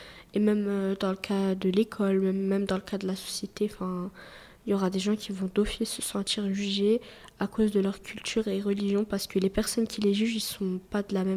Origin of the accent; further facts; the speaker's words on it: Bulgaria; now in Belgium; Enfin, je suis turque, mais de Bulgarie. Donc, je suis pas de Turquie.